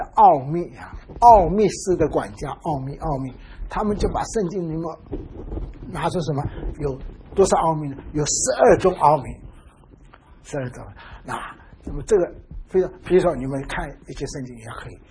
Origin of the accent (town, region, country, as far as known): China